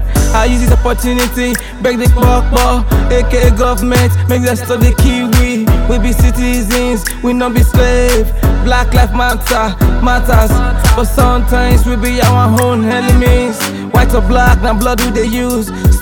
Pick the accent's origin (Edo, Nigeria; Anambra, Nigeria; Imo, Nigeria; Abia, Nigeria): Edo, Nigeria; Benin City; I'm from Benin City, Edo State.